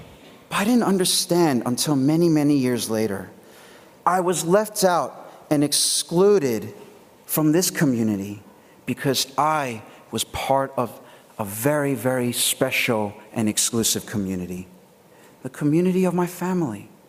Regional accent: United States; I grew up in the States, so if you've ever watched any cartoons or TV or whatever, you know what I'm talking about.

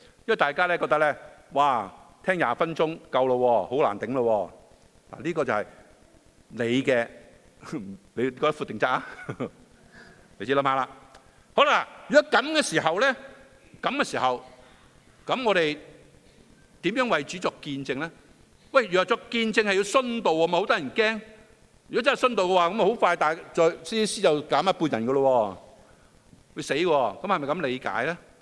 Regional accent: China; 好啦，我哋中國人都講啦

